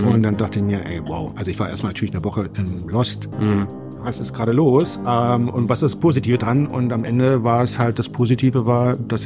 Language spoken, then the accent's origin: German; East Germany, Germany; born there; Ich komme geboren im Osten, und von daher war das einfach mal so ein Reiz, auch mal im Ausland zu arbeiten.